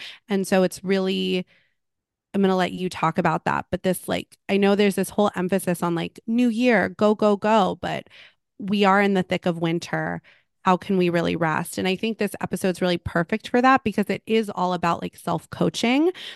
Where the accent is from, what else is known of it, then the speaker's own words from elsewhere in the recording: Malibu, California, United States; I grew up in Malibu. It's true to old Malibu.